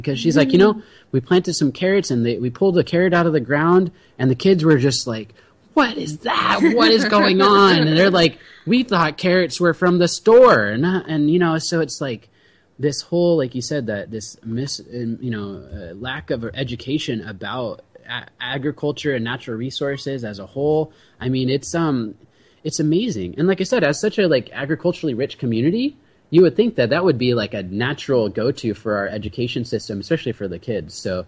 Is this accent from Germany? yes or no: no; El Cajon, California, United States; You know, I grew up in El Cajon.